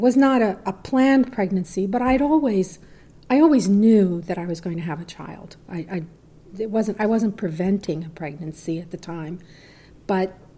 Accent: Puerto Rico; I'm from Puerto Rico.

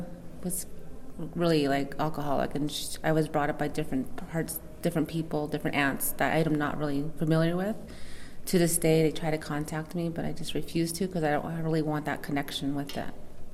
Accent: Winslow, Arizona, United States; Oh, I was born and raised in Winslow, Arizona. I'm actually an adopted child.

